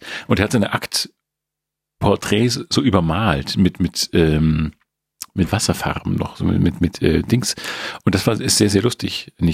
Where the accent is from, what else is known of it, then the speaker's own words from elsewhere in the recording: Schleswig-Holstein, Germany; Doch, entschuldige, ich komme aus Holstein.